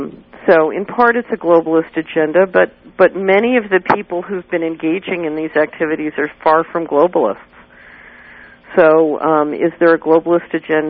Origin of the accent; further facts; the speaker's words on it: Philadelphia, Pennsylvania, United States; No. I grew up in West Philadelphia, in the streets of West Philadelphia.